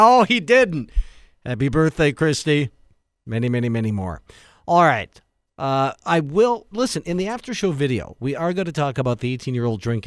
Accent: Green Bay, Wisconsin, United States; And I try to use a credit card, and I'm from Green Bay.

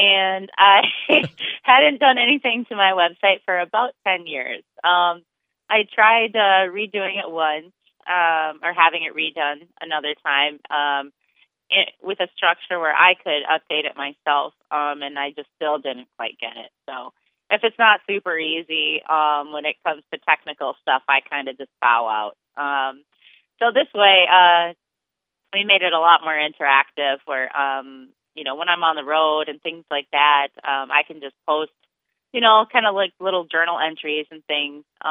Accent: Fargo, North Dakota, United States; I am from Fargo.

